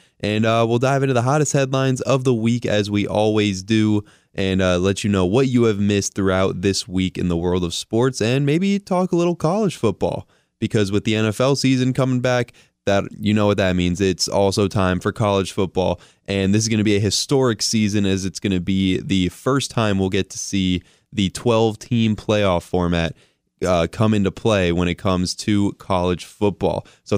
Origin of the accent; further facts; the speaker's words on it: New York, United States; you know, I'm from New York. It's not natural to root against a New York team unless they're facing the Yankees.